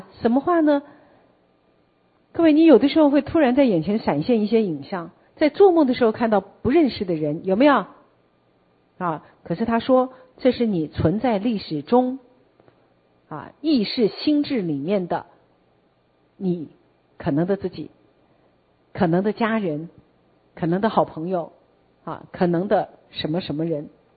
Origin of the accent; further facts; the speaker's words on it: Taiwan; 我们台湾人会有一个话说什么